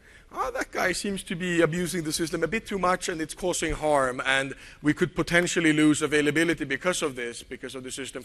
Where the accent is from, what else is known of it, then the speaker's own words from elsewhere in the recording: Sweden; English is a second language; And I'm from Sweden, so irony is the only kind of humor we have.